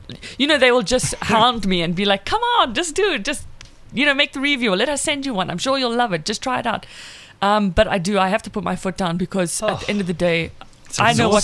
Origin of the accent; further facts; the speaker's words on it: South Africa; accent: South African; apparently, that the South African accent is like the number one most liked accent in the world